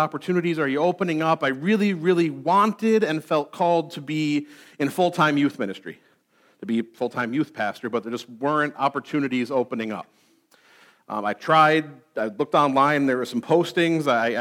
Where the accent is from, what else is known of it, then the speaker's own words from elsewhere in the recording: Clarence, United States; a Methodist church in my hometown, in Clarence, the town I grew up in.